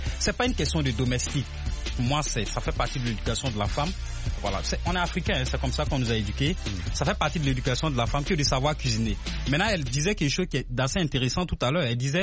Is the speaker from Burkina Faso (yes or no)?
yes; Burkina Faso; Chez nous, au Burkina, par exemple.